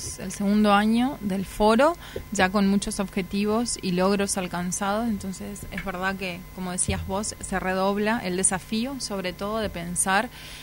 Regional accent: Argentina; como argentinos

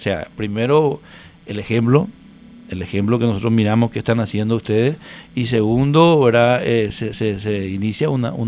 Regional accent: Paraguay; No somos muchos los paraguayos, somos 7 millones, ¿verdad?

